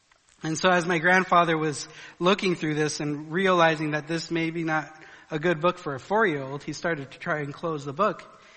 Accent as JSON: {"language": "English", "country": "Colombia", "tie": "born or raised there", "said": "I grew up in Colombia as just a missionary kid."}